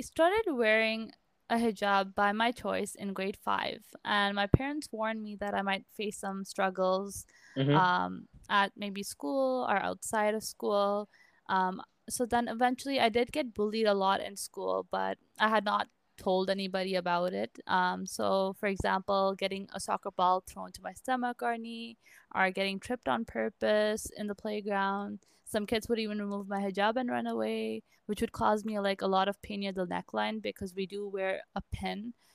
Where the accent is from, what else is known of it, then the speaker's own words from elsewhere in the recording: Bangalore, Karnataka, India; now in Canada; well, I am from Bangalore, India. I moved to Canada in 2001, and my parents chose to come to Canada for education and a better life.